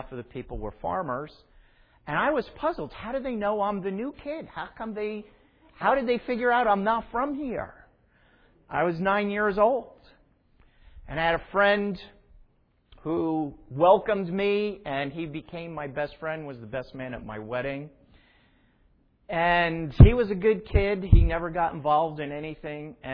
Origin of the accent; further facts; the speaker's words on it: Long Island City, New York, United States; born there; And I was born in a place called Long Island City, which is in Queens, right next to the 59th Street Bridge.